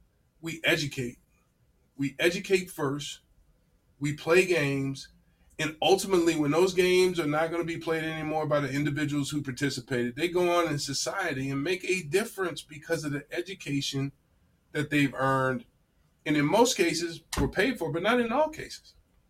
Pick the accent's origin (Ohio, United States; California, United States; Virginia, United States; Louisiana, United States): Louisiana, United States; New Orleans; And I say, because I'm from New Orleans, I understand the value that having fun, creates.